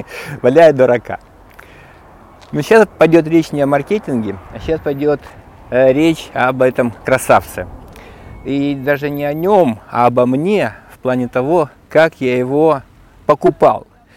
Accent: Kyiv, Ukraine; я киевлянин.

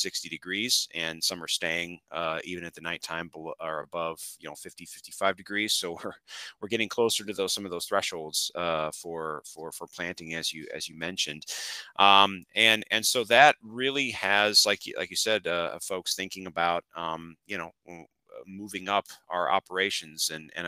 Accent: Illinois, United States; I'm from Illinois originally, spent most of my life here

